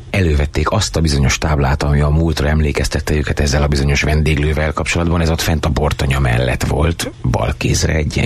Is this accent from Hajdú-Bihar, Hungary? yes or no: no; Miskolc, Borsod-Abaúj-Zemplén, Hungary; born there; nekem szülővárosom Miskolc, ahova ebből a szempontból mindig örömmel jövök vissza.